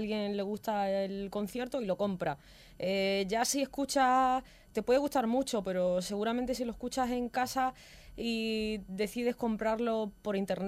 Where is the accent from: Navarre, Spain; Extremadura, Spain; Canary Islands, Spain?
Extremadura, Spain; now in Madrid, Spain; en Extremadura, que es de donde soy, pues bueno, saqué dos discos, y bueno, pues un día decidí hace 2 años marcharme a Madrid